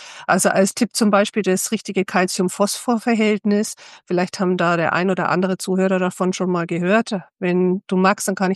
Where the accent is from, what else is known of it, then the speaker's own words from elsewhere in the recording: Bavaria, Germany; also ich komme aus Bayern, es ist so mein Hauptgebiet